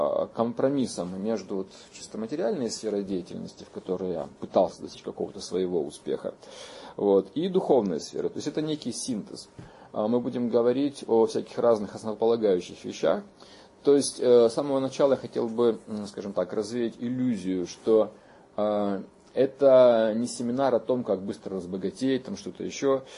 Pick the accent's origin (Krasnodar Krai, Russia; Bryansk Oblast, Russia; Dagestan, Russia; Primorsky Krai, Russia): Primorsky Krai, Russia; Vladivostok; Я родился в Владивостоке в 60-м году. Детство мое прошло прямо здесь, вот на этой самой улице Лозо.